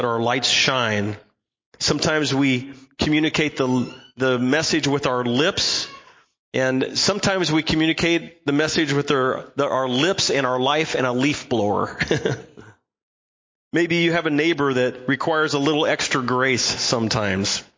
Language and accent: English; Midwest, United States; I'm from Midwest.